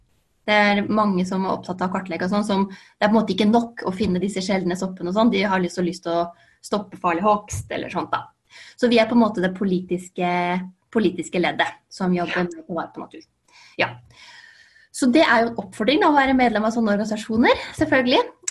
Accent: Ringebu, Innlandet, Norway; Ja, jeg kommer fra Oppland selv, da. Det er verdt å si, fra Ringebu.

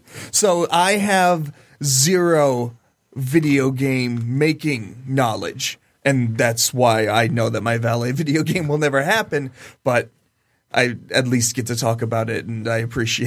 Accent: Ohio, United States; That's never happened to me. I'm from Ohio, and I don't know if there's any safety laws like

